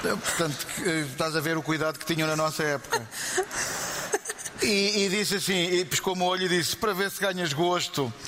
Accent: Guinea-Bissau; born there; Eu nasci na Guiné-Bissau.

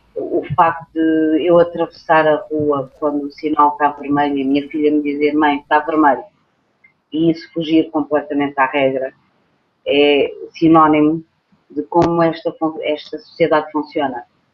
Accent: Portugal; also born or lived in Africa; E eu, como sou de Portugal e como sou de África

